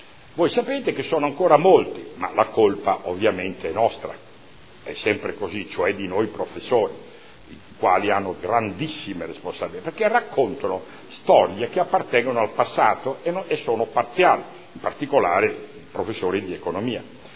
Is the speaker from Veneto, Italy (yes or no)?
no; Bologna, Emilia-Romagna, Italy; Il mio comune, io sono di Bologna, non lo ha fatto